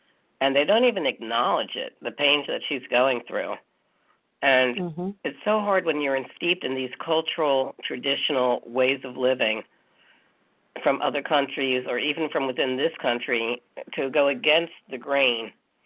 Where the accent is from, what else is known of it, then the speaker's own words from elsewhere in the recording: United States; growing up in the Jewish community, that is a minority here in America